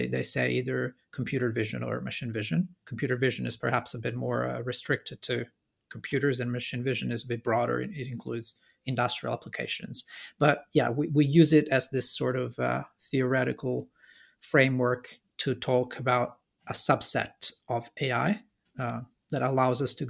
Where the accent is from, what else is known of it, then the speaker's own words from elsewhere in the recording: Italy; now in Bergen, Norway; I'm from Italy, and I'm currently working as a postdoctoral researcher at the University of Bergen, Norway.